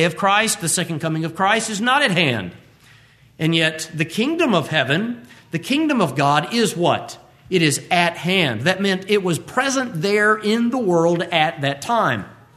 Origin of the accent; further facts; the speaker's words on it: Birmingham, Alabama, United States; also born or lived in Huntsville; I was born in Birmingham, Alabama. I've lived in Birmingham, in the Birmingham metro, and I have lived in Huntsville, Alabama. These are the only places that I have ever called home